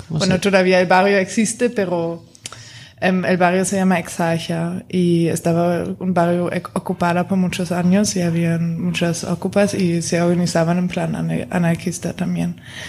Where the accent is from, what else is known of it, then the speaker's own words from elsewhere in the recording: Potsdam, Brandenburg, Germany; Spanish is a second language; now in Berlin, Germany; Sí, yo soy de Potsdam, pero ahora vivo en Berlín